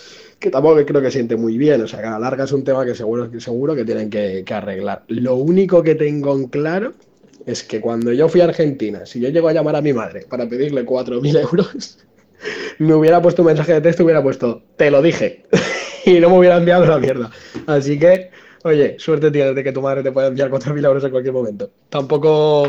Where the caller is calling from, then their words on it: Valencia, Valencian Community, Spain; de Valencia, escucho de vez en cuando el programa, saludo para todos.